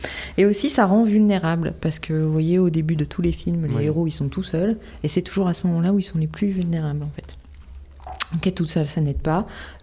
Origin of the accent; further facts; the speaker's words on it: France; Oui, je suis française, je suis franco-française.